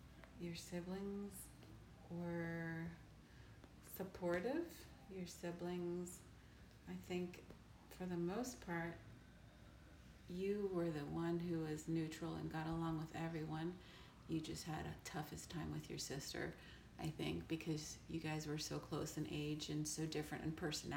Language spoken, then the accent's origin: English; Miami, Florida, United States; also born or lived in Baton Rouge; I grew up here in Miami, Florida.